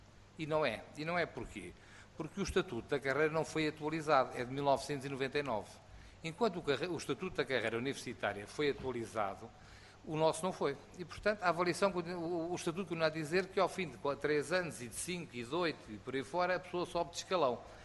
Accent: Portugal; eu sou português, o capitão em Portugal vale tanto como general na Espanha ou na Bélgica.

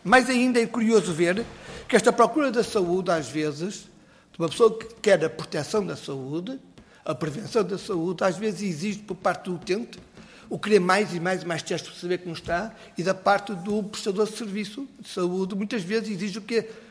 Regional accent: Porto, Portugal; que eu sou do Porto, como devem compreender

